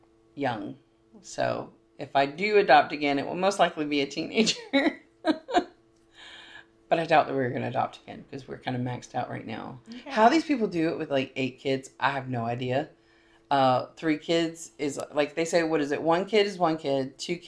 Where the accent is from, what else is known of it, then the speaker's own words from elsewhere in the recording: Mississippi, United States; So I had decided to go ahead and move down to back to my hometown